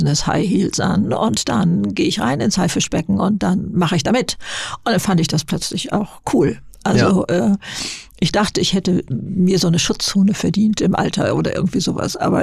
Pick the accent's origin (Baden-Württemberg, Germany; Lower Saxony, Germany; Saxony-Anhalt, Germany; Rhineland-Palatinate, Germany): Lower Saxony, Germany; In Niedersachsen, auf dem Bauernhof und mit zwei älteren Schwestern